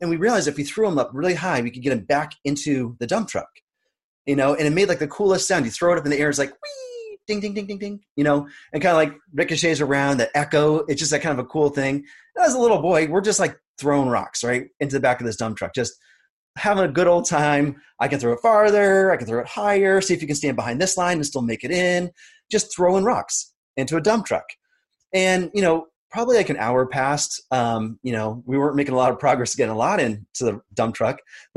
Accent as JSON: {"language": "English", "town": "Hudson", "region": "Massachusetts", "country": "United States", "tie": "born or raised there", "said": "I grew up in the area. I grew up in Hudson, Marlboro area."}